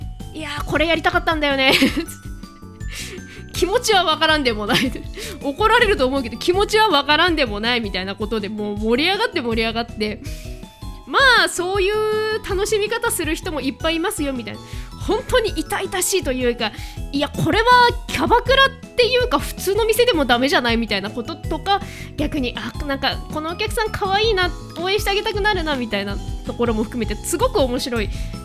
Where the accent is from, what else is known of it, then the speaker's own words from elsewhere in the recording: Chiba, Japan; まあ、私の地元でもある千葉